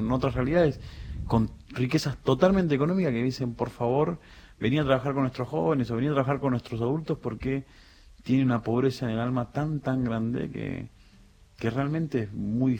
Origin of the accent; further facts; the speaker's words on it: Bajo Boulogne, Buenos Aires, Argentina; el Bajo Bulón, que es donde yo vivo, claro. de donde yo vengo